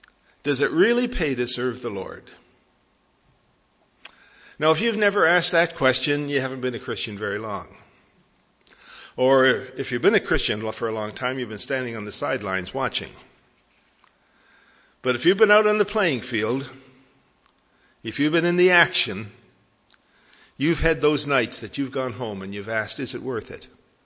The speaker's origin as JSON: {"language": "English", "town": "Toronto", "region": "Ontario", "country": "Canada", "tie": "born or raised there", "said": "When I was a young fella growing up in Toronto in our assembly"}